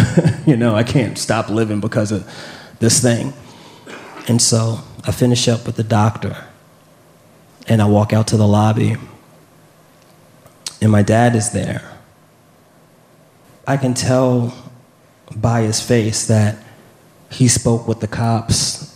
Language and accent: English; New York, United States; I don't know if that's how you say it. I'm from New York.